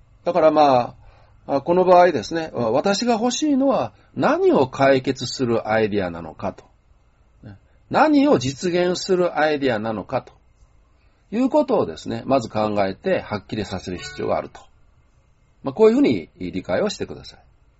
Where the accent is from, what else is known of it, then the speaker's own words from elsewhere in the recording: Toyonaka, Osaka, Japan; 大阪府、豊中市、まあね、曽根西町、まあ、これ私の実家の住所ですけど